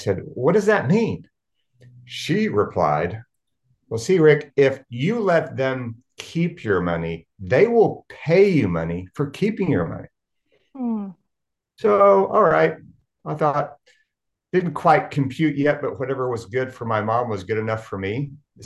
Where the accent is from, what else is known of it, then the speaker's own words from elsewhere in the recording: Oklahoma City, Oklahoma, United States; when I was 8 years old, I grew up in Oklahoma City, Oklahoma